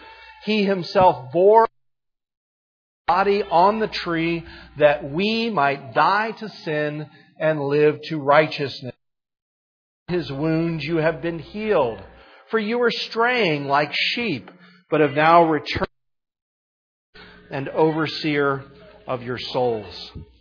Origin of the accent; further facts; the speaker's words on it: New Hampshire, United States; We're from New Hampshire. Live free or die.